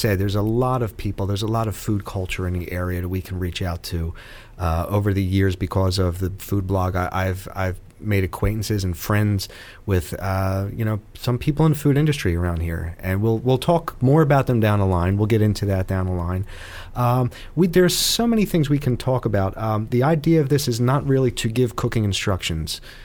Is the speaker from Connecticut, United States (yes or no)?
no; Philadelphia, Pennsylvania, United States; being that I grew up in South Philly, it was an area that I felt very comfortable